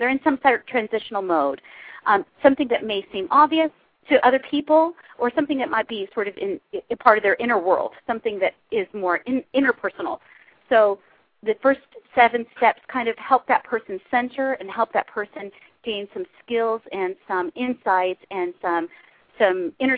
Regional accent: Huntington Beach, California, United States; We were sort of more the OC. I grew up in Huntington Beach.

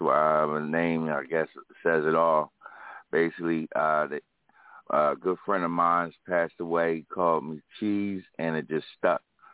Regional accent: Philadelphia, Pennsylvania, United States; I know the city, I'm from Philly, moved to Delaware

